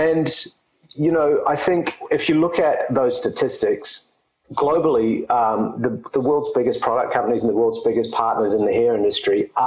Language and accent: English; New Zealand; now in Sydney, Australia; I'm a New Zealander based in Sydney, Australia. I've been living here for the last 7 years because the weather's nicer than Auckland.